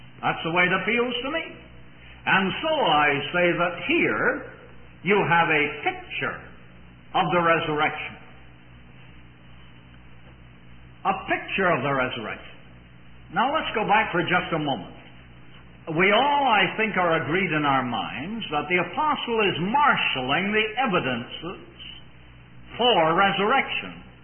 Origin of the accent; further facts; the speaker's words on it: Canada; born there; I was born in Canada, so I do not know from experience just how they talk on the other side of the water